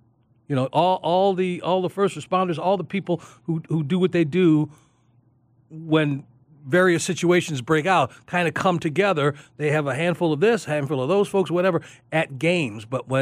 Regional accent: Chicago, Illinois, United States; I remember that, you know, growing up in Chicago.

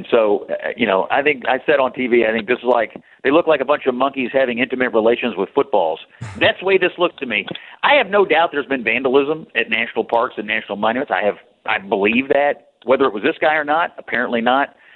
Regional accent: Kentucky, United States; My home state Senator Rand Paul was running that hearing.

